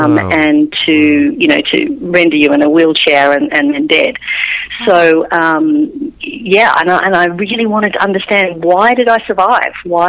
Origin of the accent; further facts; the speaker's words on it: Braidwood, New South Wales, Australia; I come from a little country town called Braidwood.